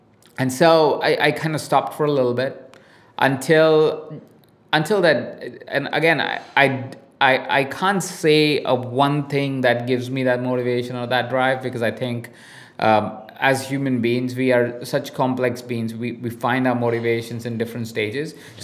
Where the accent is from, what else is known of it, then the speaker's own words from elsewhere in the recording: India; accent: mixed Indian; English is a second language; I do have an accent and I am from India and I can't do anything about it, right? I cannot change my accent. I know I sound very mixed accent and I don't sound very Indian.